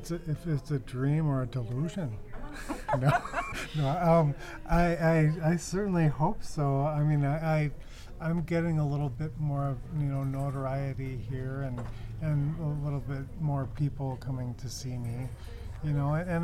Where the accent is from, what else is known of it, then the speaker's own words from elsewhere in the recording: Providence, Rhode Island, United States; also born or lived in New York; I was born in New York in 1961, and 3 years later we moved to Providence, Rhode Island.